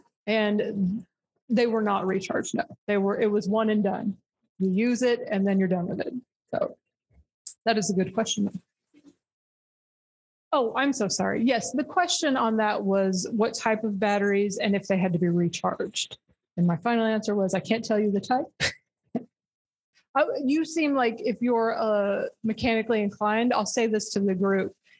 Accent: United States; I'm going to tell you in miles per hour because I'm an American and that's how I get.

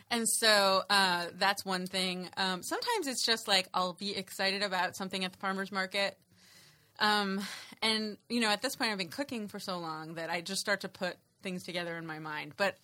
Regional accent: Santa Rosa, California, United States; He's actually from my hometown.

